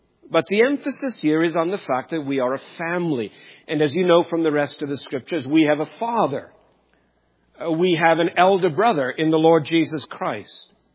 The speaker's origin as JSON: {"language": "English", "country": "South Africa", "tie": "born or raised there", "said": "I grew up in South Africa, and I did so under what you probably know of as the apartheid regime."}